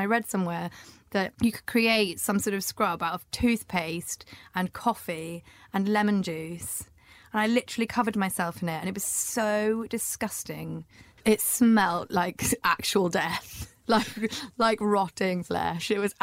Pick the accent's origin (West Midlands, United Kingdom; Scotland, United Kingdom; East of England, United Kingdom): Scotland, United Kingdom; I'm from Scotland. Of course I'm pale.